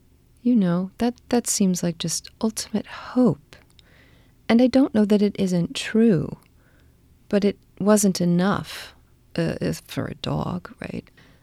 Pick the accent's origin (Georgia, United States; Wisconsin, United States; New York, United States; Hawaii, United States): Georgia, United States; Atlanta; When I was growing up, I grew up in Atlanta, outside of Atlanta, Georgia, and I had family in Tennessee.